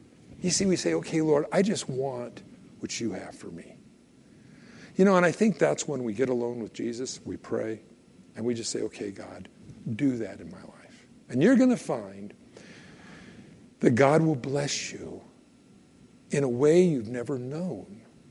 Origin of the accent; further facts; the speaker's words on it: California, United States; now in Idaho, United States; I moved up here from California years ago. Now I know everybody will hate me. No, I'm from California.